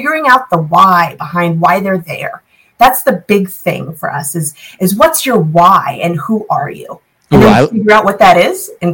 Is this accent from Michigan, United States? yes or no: no; California, United States; I am from California originally